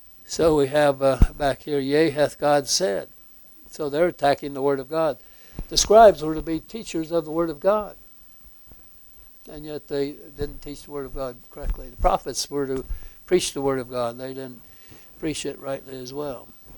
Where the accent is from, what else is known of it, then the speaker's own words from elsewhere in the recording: United States; So I'm an American. I'm a conservative and so on.